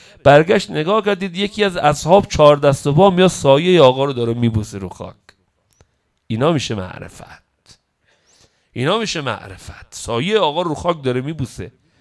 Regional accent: northern Iran, Iran; پشت بعضی ما بچه شمالیم

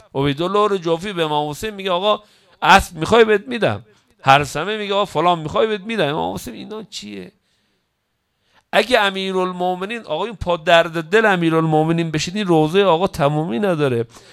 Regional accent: northern Iran, Iran; پشت بعضی ما بچه شمالیم

